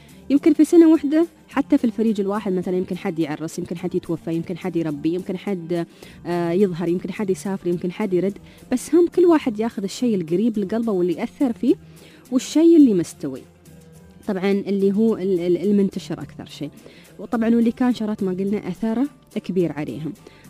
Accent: United Arab Emirates

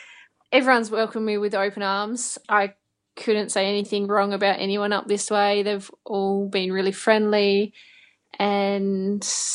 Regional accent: Australia; I guess always being an Aussie

